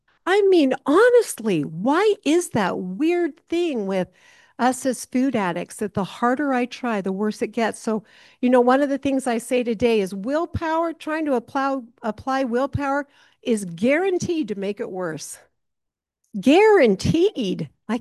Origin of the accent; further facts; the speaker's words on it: Montana, United States; I'm from Montana, born and raised, born and bred, you know, that's just kind of how I talk.